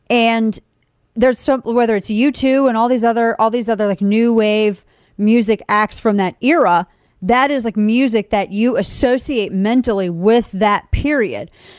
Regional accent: St. Louis, Missouri, United States; it makes me think of Keishi 95 from in my hometown of St. Louis. That was the rock station.

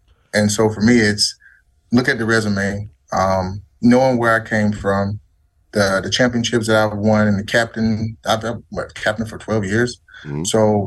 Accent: the South, United States; Like, I mean, I'm from the South. I like being outside

